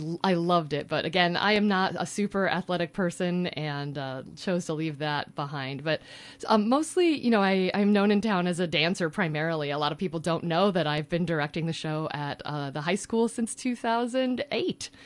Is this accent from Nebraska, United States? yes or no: yes; Omaha, Nebraska, United States; I am originally from Omaha, Nebraska, and I got into theater like a lot of kids in that there was nothing else I could do.